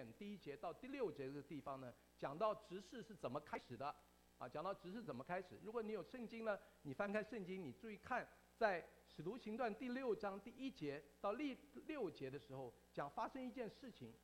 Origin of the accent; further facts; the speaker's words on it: China; 我们都是中国人，但是我们有说我们有说上海话的中国人